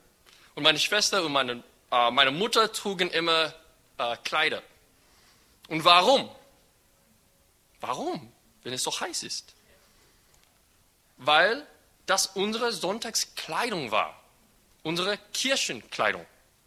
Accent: United States; German is a second language; Jan, ich sage immer Jan, weil ich komme aus Amerika. Und in Amerika sagen wir Jan

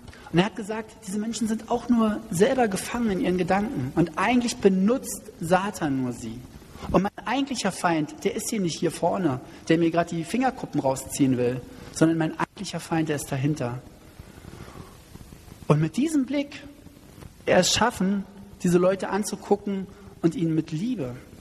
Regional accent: Berlin, Germany; wo wir als Berliner gesagt haben

